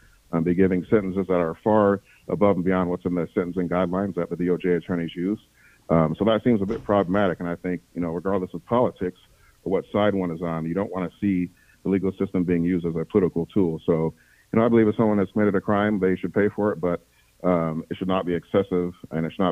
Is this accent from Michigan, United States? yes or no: yes; Lansing, Michigan, United States; moved away as an adult; Oh, no, I did not grow up in Byron Center. I grew up in Lansing. The place where I grew up is about 10 minutes away from the 3rd District, so I'm literally right next door to it.